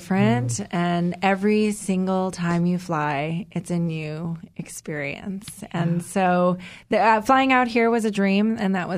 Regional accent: Chicago, Illinois, United States; I grew up in Chicago, so maybe with the wind there, I think I was expecting far worse.

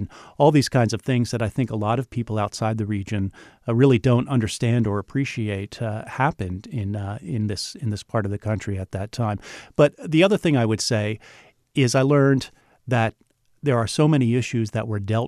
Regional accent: Pennsylvania, United States; I'm a guy, I grew up in Pennsylvania, outside Philadelphia.

